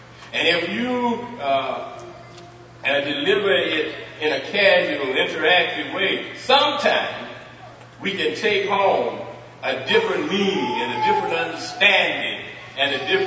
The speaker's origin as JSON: {"language": "English", "region": "Texas", "country": "United States", "said": "And remember, I'm from Texas. Amen. So my pronunciation may not be the same as yours, but it's close enough."}